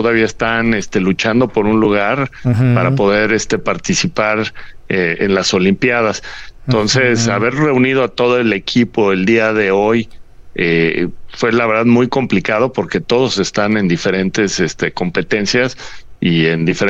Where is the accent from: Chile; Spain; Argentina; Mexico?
Mexico; pero somos orgullosamente mexicanos.